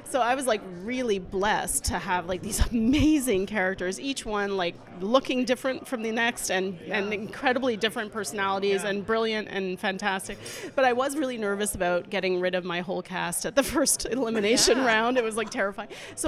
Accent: Montreal, Quebec, Canada; I come from Montreal, Canada, so a long way.

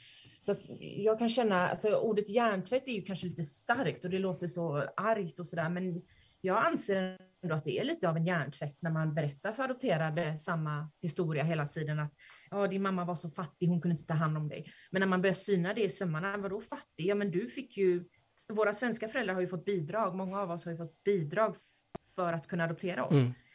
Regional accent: Medellín, Antioquia, Colombia; Medellin.

